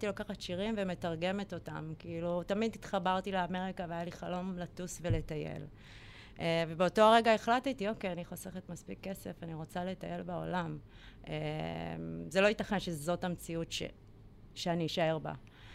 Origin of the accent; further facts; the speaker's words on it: Petah Tikva, Central District, Israel; חזרנו לאותה שכונה, אותה שכונה שגדלתי בה.